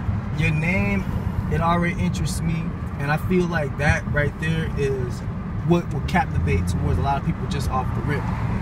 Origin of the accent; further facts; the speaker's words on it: the South, United States; Growing up in the South, I know exactly how to see that shit.